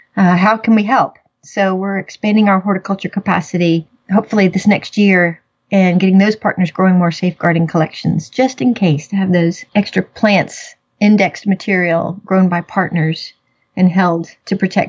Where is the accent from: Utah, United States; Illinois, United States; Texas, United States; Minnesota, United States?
Texas, United States; Grand Prairie; Growing up in Texas and important icons of blue bonnets and growing up in Grand Prairie and having a small prairie behind our school.